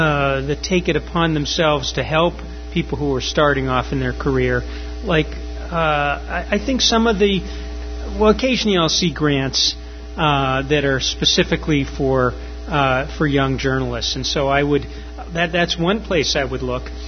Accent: Boston, Massachusetts, United States; I'm from Boston. I almost never write anything that has to do with New England or anywhere nearby, just because I decided that there's too much competition.

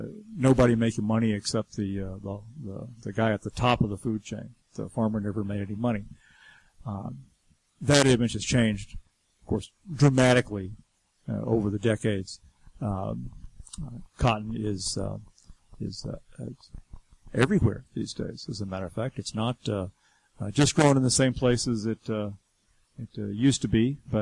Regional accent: Georgia, United States; I grew up in Georgia, and my we would drive around in the country, and we would see the old cotton terraces from long ago

